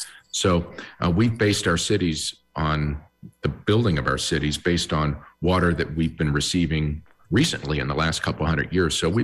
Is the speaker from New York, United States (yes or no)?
no; Boston, Massachusetts, United States; also born or lived in Maryland; I'm from Boston in the Northeast area. I also lived in Maryland for a while